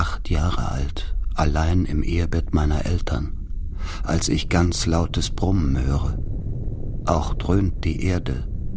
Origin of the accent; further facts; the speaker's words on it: Bavaria, Germany; glaubt man da, wo ich herkomme, am Ende der westlichen Welt, diesseits des eisernen Vorhangs in der bayerisch-Sibirien genannten nördlichen Oberpfalz, dass der Russ auch zu uns kommen tut.